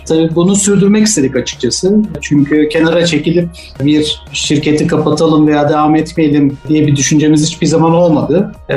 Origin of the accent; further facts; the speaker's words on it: Germany; tabii Almanya'da büyüdüm. Orada orta ve lise eğitimini orada tamamladığım için biraz Almanca bilgisiyle